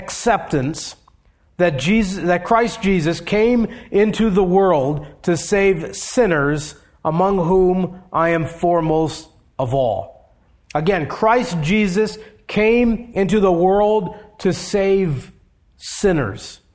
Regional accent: Hawaii, United States; And, you know, growing up in Hawaii, where you had bright sunshine and 80 degree temperatures, it seemed like, it felt like a very practical thing to know.

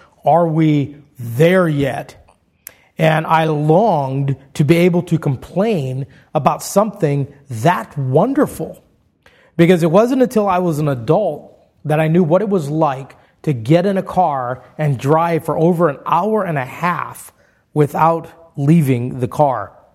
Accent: Hawaii, United States; You know, growing up in Hawaii, I longed to be a complainer.

